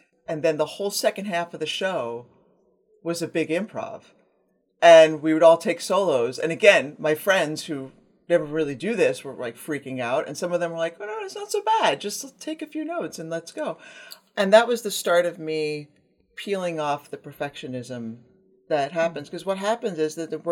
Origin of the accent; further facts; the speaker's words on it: New York, United States; my story is that I'm from New York and grew up in a very traditional youth orchestra culture.